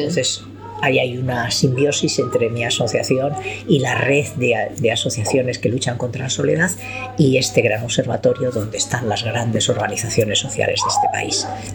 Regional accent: Spain; A mí lo que más me gustaría como española

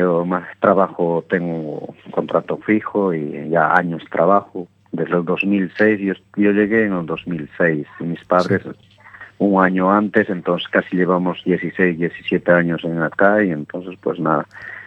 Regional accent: Bolivia; now in Galicia, Spain; yo soy de Bolivia, entonces pues venimos aquí y sabemos a cultivar todos los productos que se pueden cultivar y pues nada, aquí en Galicia es muy acogedor

